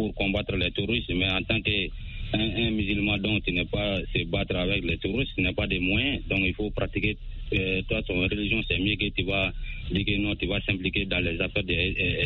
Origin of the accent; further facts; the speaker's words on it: Sounikini, Koulikoro, Mali; Voilà, Sounikini.